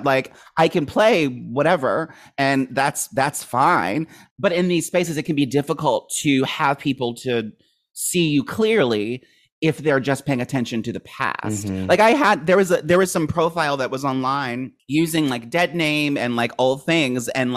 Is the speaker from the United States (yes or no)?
yes; Maryland, United States; I grew up in Maryland.